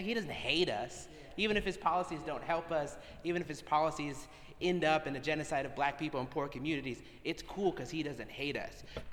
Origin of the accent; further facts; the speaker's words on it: Colorado, United States; And I'm from Colorado, I'm from rural Colorado. And so I understand what the federal government does to local farmers.